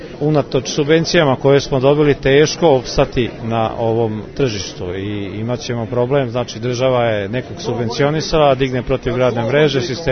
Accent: Serbia

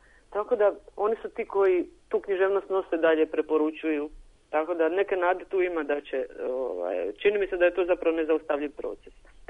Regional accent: Dalmatia, Croatia; budući da je moje djetinjstvo u Dalmaciji, u patrijarhalnoj sredini, također bilo jako snažno obilježeno nasiljem

